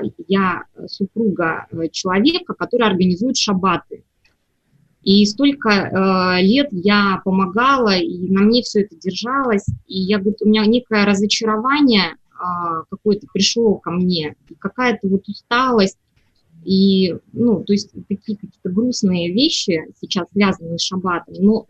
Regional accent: Russia; я христианка из России

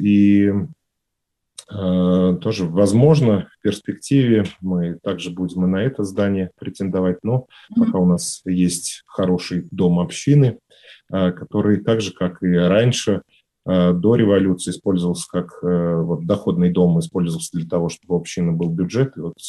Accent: Samara, Samara Oblast, Russia; Нет, я родился в Самарской области, жил и учился в Самаре.

